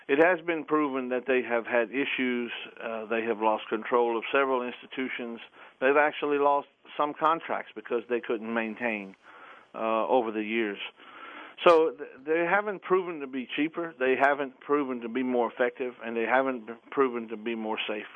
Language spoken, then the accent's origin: English; Louisiana, United States; I think it's Louisiana, my home state